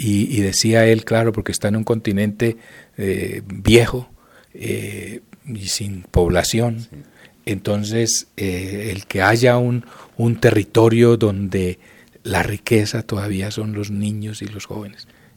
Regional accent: Bogotá, Colombia; los más afectados somos los bogotanos.

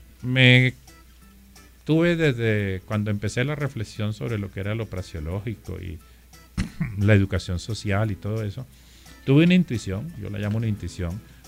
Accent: Barranquilla, Atlántico, Colombia; born there; yo nací en Barranquilla y por eso me considero caribe y sé que mi espíritu, soy profundamente costeño, aunque no hable como costeño, ni sea corroncho

